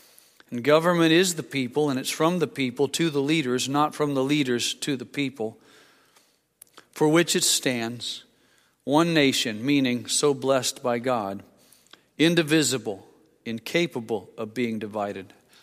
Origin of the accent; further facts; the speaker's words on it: Vincennes, Indiana, United States; Back when I was a schoolboy in my hometown of Vincennes, Indiana, I remember one teacher.